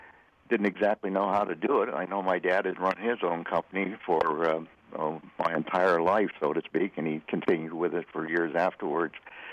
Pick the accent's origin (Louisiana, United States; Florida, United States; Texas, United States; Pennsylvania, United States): Pennsylvania, United States; Wilkes-Barre; As you mentioned, I was born in Wilkes-Barre, 1935, and just lived just barely on the right side of the tracks.